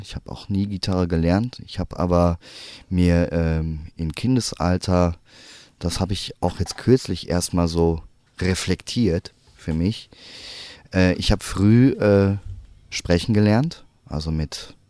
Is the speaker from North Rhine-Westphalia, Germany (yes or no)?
yes; Recklinghausen, North Rhine-Westphalia, Germany; born or raised there